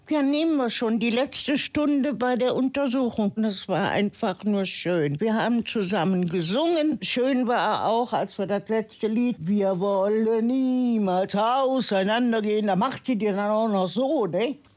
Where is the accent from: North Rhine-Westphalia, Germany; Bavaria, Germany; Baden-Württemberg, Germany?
North Rhine-Westphalia, Germany; Leverkusen; Aus Leverkusen. Ich bin hier geboren, in Wiesdorf.